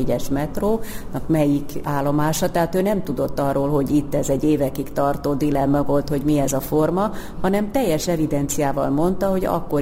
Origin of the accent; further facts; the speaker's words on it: Hungary; Ez számunkra egy hosszas kutatómunka, mert magyarok vagyunk és nem értünk Párizsba